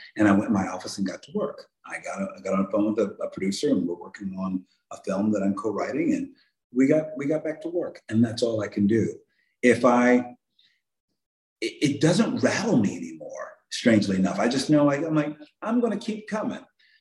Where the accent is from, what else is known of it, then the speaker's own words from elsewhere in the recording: Philadelphia, Pennsylvania, United States; I would say happy. I grew up very working class family in Philadelphia with older brother, older sister